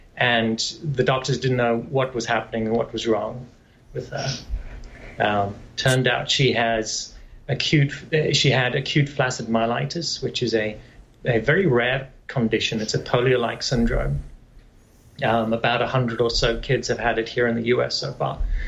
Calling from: Long Island, New York, United States; From Long Island, New York.

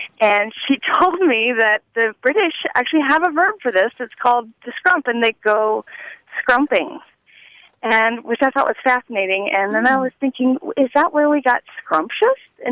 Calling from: Bozeman, Montana, United States; I'm calling from Bozeman, Montana.

